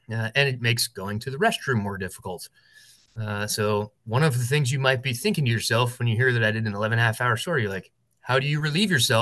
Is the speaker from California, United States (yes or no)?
no; Baltimore, Maryland, United States; born there; I was born in Baltimore.